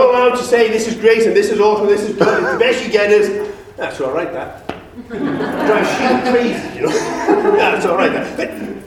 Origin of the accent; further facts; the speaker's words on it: England, United Kingdom; I'm English.